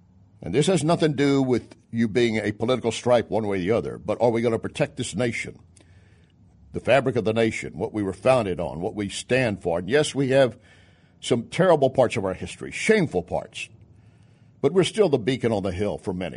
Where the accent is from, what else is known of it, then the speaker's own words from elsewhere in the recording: Texas, United States; Listen, I'm from Texas, I'm part of the South, but I don't want that kind of language.